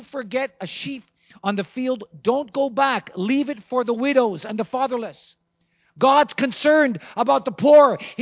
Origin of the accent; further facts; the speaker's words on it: Montreal, Quebec, Canada; I'm from Montreal, and I stayed here last night